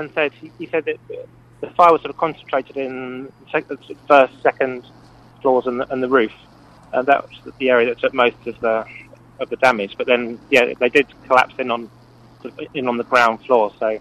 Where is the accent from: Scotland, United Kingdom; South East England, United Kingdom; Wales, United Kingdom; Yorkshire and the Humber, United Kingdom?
South East England, United Kingdom; Walton-on-Thames; I grew up in Walton, so I used to go there myself.